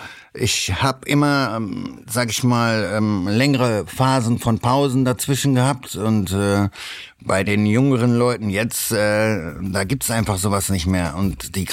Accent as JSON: {"language": "German", "town": "Düsseldorf", "region": "North Rhine-Westphalia", "country": "Germany", "said": "ich komme aus Düsseldorf, bin 53 Jahre alt"}